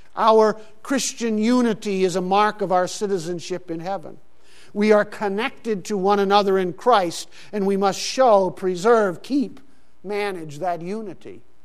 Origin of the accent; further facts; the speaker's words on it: Pakistan; Growing up in Pakistan, actually. And growing up in Pakistan, I experienced this concept of citizenship at an early age. Because there we were in a foreign country, but we were citizens of America. We were not citizens of Pakistan.